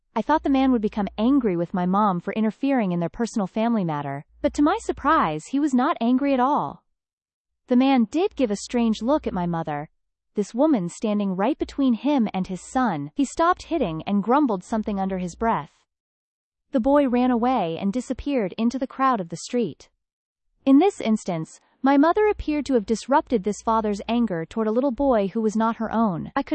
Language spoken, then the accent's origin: English; Moradabad, Uttar Pradesh, India; Imagine a busy street in India, filled with rickshaws, cars, and pedestrians. In the middle of one, in my hometown of Moradabad